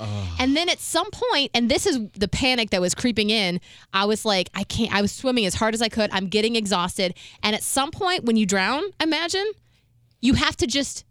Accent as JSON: {"language": "English", "region": "Ohio", "country": "United States", "said": "Because I'm from Ohio, so we don't know about that kind of stuff."}